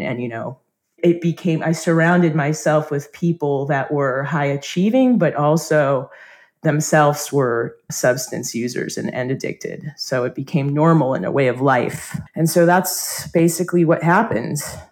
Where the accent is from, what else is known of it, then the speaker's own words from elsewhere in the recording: Omaha, Nebraska, United States; So I grew up in Omaha, and we traveled a lot in the summer to Europe and different parts of the world. And I always felt like an outsider in Omaha.